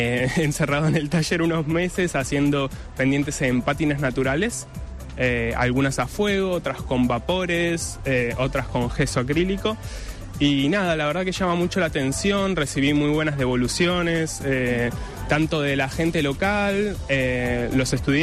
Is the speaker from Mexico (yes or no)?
no; Patagonia, Argentina; Yo vengo de Patagonia, en Argentina